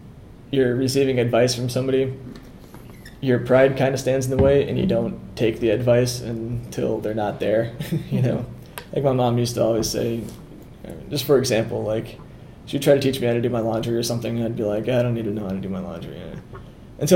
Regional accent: Northern Ireland, United Kingdom; Like, I'm from Northern Ireland.

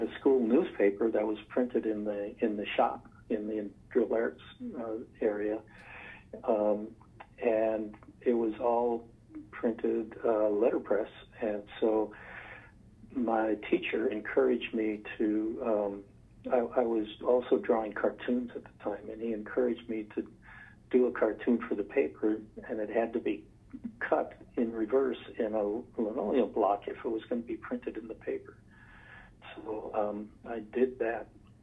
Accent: Sheboygan, Wisconsin, United States; Yes, I was born in Sheboygan, and my family lived there.

